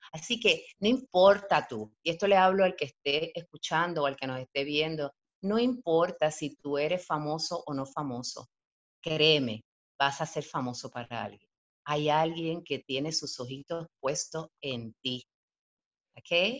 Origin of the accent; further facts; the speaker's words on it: Puerto Rico; en mi caso que vengo de Puerto Rico